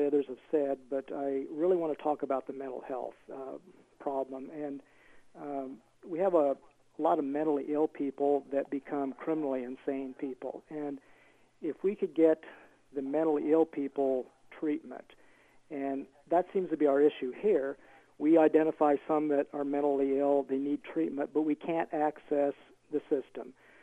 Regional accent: Iowa, United States; As you know, I am from Keokuk County, where Sergeant Stein was killed.

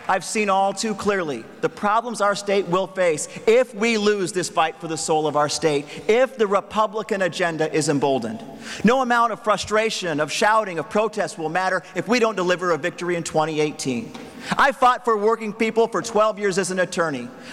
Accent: Columbus Junction, Iowa, United States; It will take outreach to small communities like my hometown of Columbus Junction that this administration has left behind.

